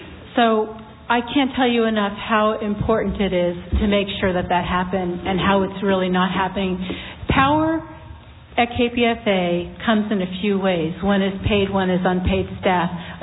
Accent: Sacramento, California, United States; I'm from the Sacramento Listening Area, and I'm also an elected local advisory board member.

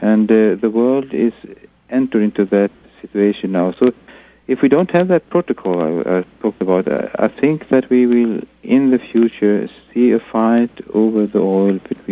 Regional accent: Sweden; English is a second language; Yes, I'm from Sweden, yes.

